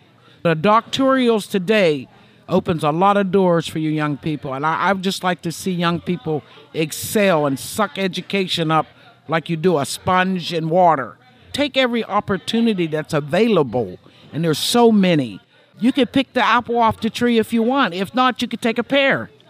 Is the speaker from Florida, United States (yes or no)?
yes; Homestead, Florida, United States; I was born and raised here in Homestead all my life.